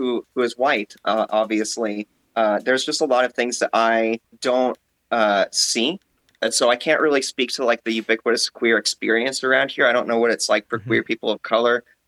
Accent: Houston, Texas, United States; because I grew up in Houston and on the side of Houston, the Clear Lake side, actually, where JSC is, Johnson Space Center.

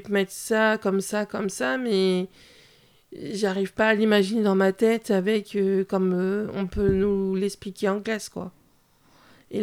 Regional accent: Cherbourg-en-Cotentin, Normandy, France; j'ai 27 ans. J'habite Cherbourg en Cotentin. Je suis de Cherbourg depuis ma naissance.

